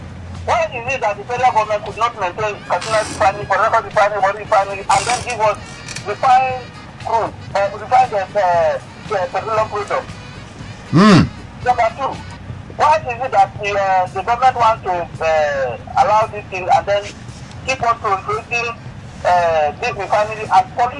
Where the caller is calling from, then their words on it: Rivers, Nigeria; I'm calling from River State.